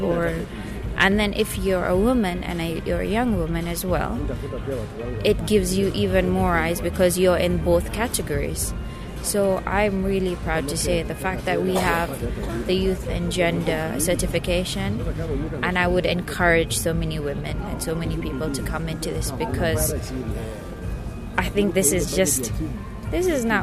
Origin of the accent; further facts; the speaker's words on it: Mombasa, Mombasa County, Kenya; I'm Kenyan. born and brought up in Mombasa. I'm quite mixed, so I do have French, Portuguese, and Indian blood.